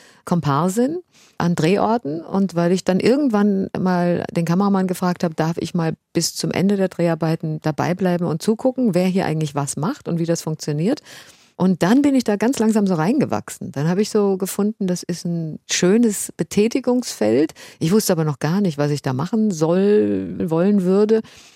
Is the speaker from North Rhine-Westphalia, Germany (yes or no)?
no; Bad Nauheim, Hesse, Germany; wir sind ja in Bad Nauheim aufgewachsen, in der Kleinstadt bei Frankfurt